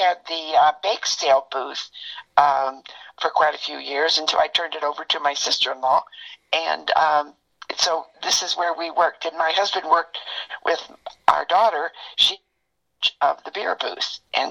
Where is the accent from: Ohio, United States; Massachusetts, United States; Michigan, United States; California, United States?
Ohio, United States; Hamilton; born there; now in Indianapolis, United States; I was born in Hamilton, Ohio, which is about 10 miles north of Cincinnati, and I was born in 1936.